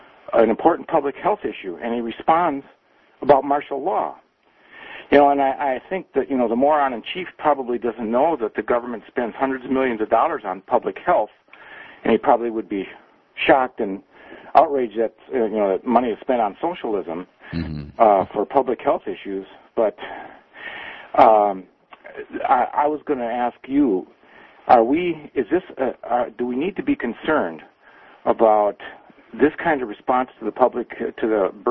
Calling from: Jefferson, Wisconsin, United States; Jefferson, Wisconsin.

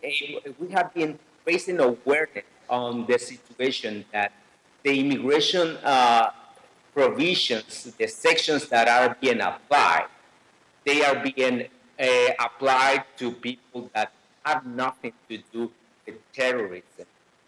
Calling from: Langley, British Columbia, Canada; I am calling you from Walnut Grove Lutheran Church, where I have been in sanctuary since October last year.

